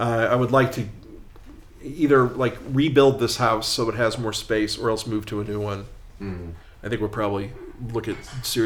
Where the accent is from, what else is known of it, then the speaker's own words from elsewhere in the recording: California, United States; I grew up in the East Bay, just outside of San Francisco.